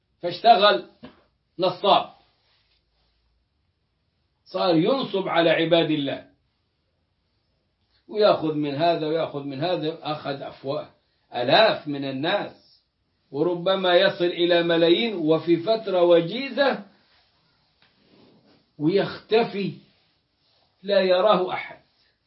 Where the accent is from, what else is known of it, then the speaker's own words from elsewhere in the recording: Egypt; يقولون عندنا في مصر: وفص ملح وداب